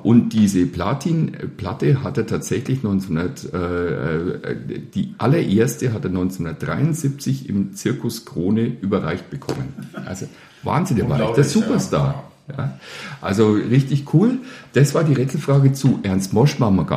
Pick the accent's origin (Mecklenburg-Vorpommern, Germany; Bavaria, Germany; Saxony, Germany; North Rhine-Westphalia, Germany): Bavaria, Germany; als bei uns in Oberfranken Topwurst.